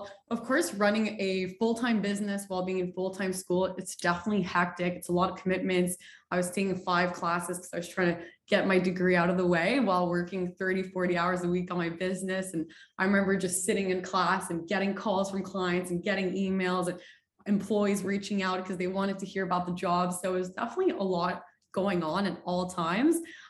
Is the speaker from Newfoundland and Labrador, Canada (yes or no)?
no; Montreal, Quebec, Canada; I was born and raised in Montreal, specifically in Beaconsfield. So I've lived here my whole life.